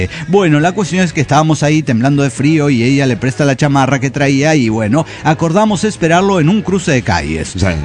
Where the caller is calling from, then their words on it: Guadalajara, Jalisco, Mexico; Hola amigos … de Guadalajara, Jalisco, México.